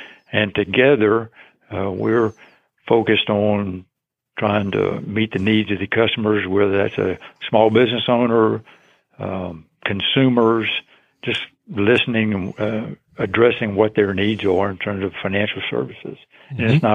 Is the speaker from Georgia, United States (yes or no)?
yes; Atlanta, Georgia, United States; born there; I was born here in Atlanta, went off to college, came back after a couple of years with Uncle Sam in the Army